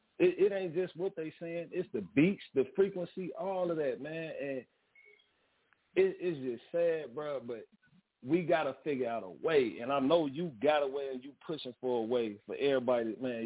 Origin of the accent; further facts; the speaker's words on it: Oklahoma, United States; also born or lived in Joliet; I'm from Joliet, but I live in Oklahoma. I lived in Oklahoma majority of my life. I went to school in Oklahoma and everything.